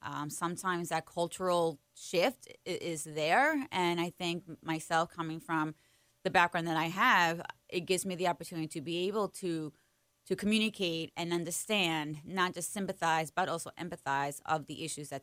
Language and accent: English; New York, United States; I was raised on Long Island from the age of 3 out in Nassau County, moved to Suffolk County, went to Brentwood Schools, graduated from Brentwood in 1995